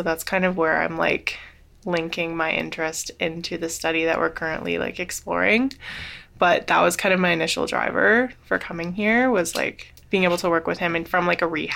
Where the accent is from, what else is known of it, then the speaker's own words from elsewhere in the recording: Toronto, Ontario, Canada; now in Victoria, Canada; I'm from Toronto, so I wanted to kind of experience the West Coast a little bit.